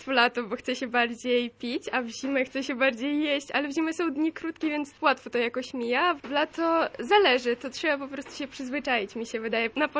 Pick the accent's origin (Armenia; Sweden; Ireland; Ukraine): Ukraine; Crimea; now in Poland; Pochodzimy z Krymu, ogólnie jesteśmy Tatarami krymskimi i no przyjechaliśmy 6 lat temu, już równo 6 lat temu, no z powodu aneksji Krymu.